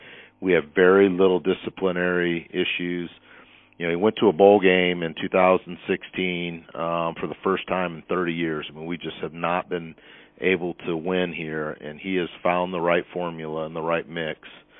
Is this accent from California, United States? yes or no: no; Michigan, United States; now in Greenville, United States; But coming home for me, as far as coming back to Michigan, was big. I had not been back to the state in about 20 years. But my dad still lives in Kalamazoo.